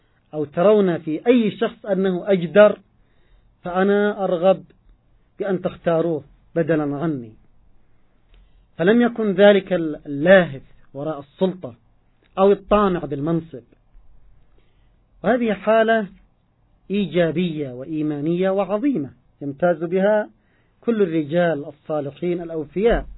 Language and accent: Arabic; Yemen; من التعبيرات المحلية في بلدنا اليمن